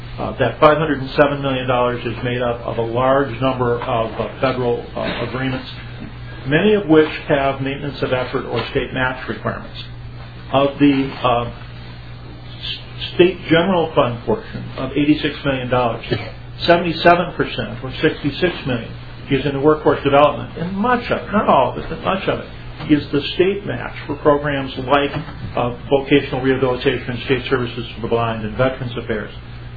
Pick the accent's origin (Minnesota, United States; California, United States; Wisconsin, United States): Minnesota, United States; Burnsville; From Burnsville in Dakota County, Mr. Chairman.